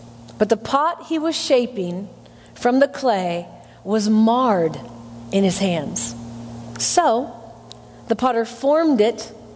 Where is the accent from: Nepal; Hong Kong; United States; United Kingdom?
United States; Midwest; I grew up in the Midwest. And we had a little emergency plan in our family.